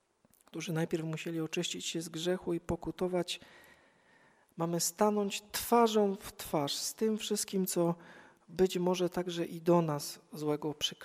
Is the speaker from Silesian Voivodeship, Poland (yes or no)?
yes; Dzięgielów, Silesian Voivodeship, Poland; Swoją drogą pamiętam z rodzinnego Dzięgielowa, kiedy to chyba do dzisiaj trwa, gdzie spotykaliśmy się o 22 w kościele